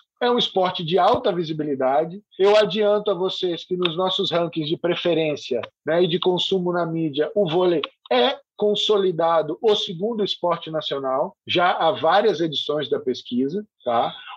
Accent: Salvador, Bahia, Brazil; also born or lived in Rio de Janeiro; Parte da minha família é do Rio de Janeiro, eu acabei, inclusive, nasci no Rio de Janeiro e cresci em Salvador

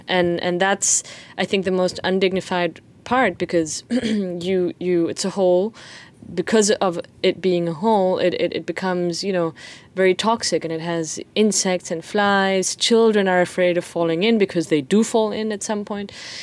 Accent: Peru; just the fact that I am from Peru in a way.

